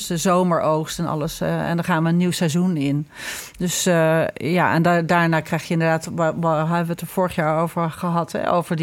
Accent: Ireland; now in Netherlands; ik groeide natuurlijk op in Ierland met Halloween.

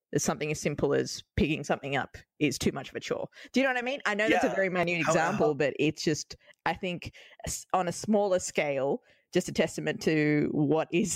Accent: Melbourne, Victoria, Australia; now in New York, United States; I'm from Melbourne, Australia, we have a population of around 2 to 3 million people.

